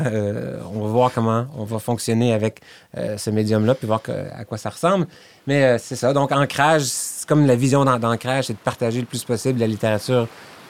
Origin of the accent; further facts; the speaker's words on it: Quebec, Canada; accent: Quebec French; je suis professeur à l'Université de Moncton. Comme vous pouvez le remarquer, j'ai un accent québécois.